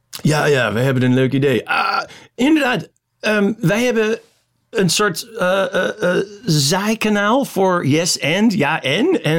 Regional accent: Chicago, Illinois, United States; wij komen uit Chicago, we're comedians

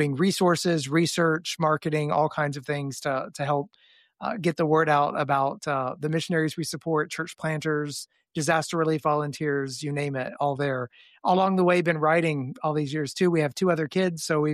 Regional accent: Tennessee, United States; also born or lived in Romania; Yeah, for me, I grew up in Middle Tennessee and then wound up being called to do missionary work when I was a college student in Romania.

